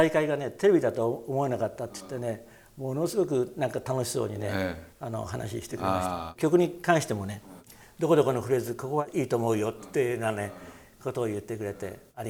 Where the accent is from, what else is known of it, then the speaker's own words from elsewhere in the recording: Iwate, Japan; いや、実は僕は出身は岩手で、子供の頃小学生自分は大滝さんと一緒にね、同じ年でしょっちゅうチャンバラごっこしたり、相撲取ったりね、遊んでたんです。